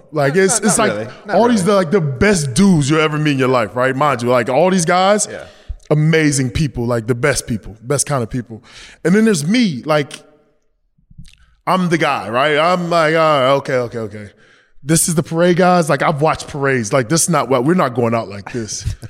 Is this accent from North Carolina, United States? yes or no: yes; North Carolina, United States; And you know me, I mean, I'm from North Carolina.